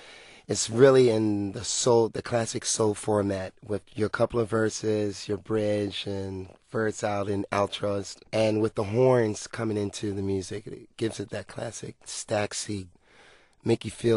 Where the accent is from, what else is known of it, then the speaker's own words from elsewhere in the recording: Washington, District of Columbia, United States; Just a little east of that, Washington, D.C.